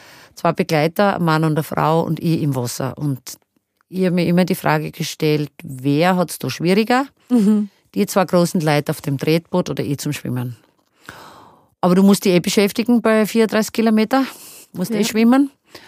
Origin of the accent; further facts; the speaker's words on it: Styria, Austria; als Steirerin in Kärnten, als Erste das zu schaffen